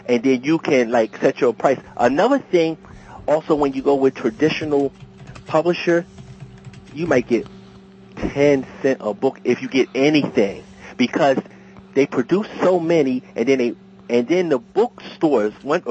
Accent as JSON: {"language": "English", "region": "East Coast", "country": "United States", "said": "So a lot of people say, yeah, they can tell I'm from East Coast, people in the United States."}